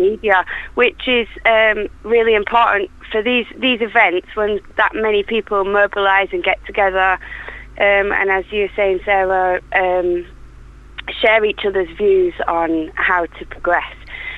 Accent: Yorkshire and the Humber, United Kingdom; It was sideways rain, but I'm from Yorkshire, so we're all totally used to that.

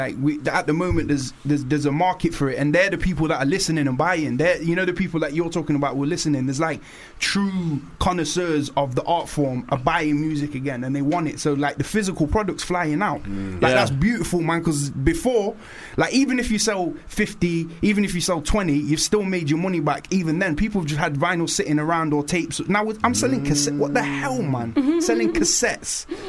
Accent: Nottingham, East Midlands, United Kingdom; I met people there, and I'm like, I'm from Nottingham. They're like, huh? I was like, Nottingham.

